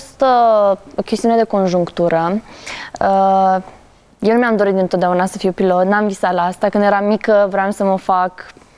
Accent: Câmpulung Moldovenesc, Suceava County, Romania; Eu sunt din Câmpul Moldovenesc, deci iată ce coincidență.

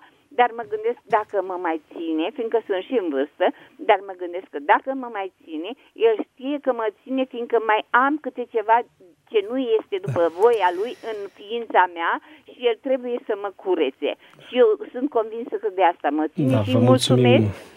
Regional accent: Suceava County, Romania; am visat că sunt din Suceava și am visat că plecam spre la țară

